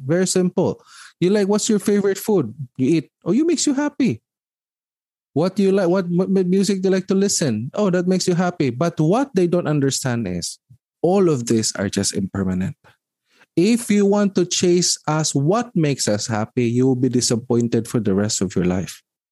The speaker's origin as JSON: {"language": "English", "country": "Philippines", "tie": "born there", "said": "why I was born in the Philippines and not other places?"}